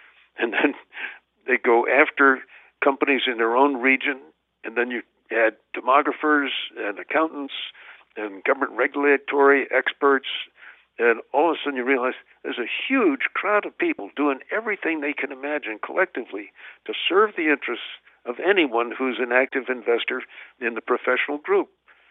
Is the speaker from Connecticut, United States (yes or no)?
yes; New Haven, Connecticut, United States; And a city like my hometown of New Haven had 4 trust companies.